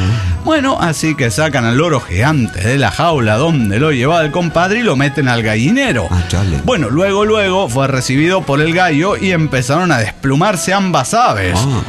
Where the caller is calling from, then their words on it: Tarija, Bolivia; Soy el Rosonero de Guadalquivir de Tarija, Bolivia.